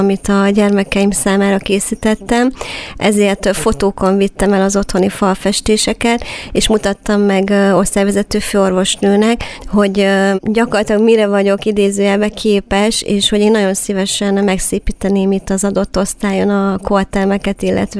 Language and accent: Hungarian; Miskolc, Borsod-Abaúj-Zemplén, Hungary; mivel hogy miskolci vagyok, természetesen miskolci helyszín volt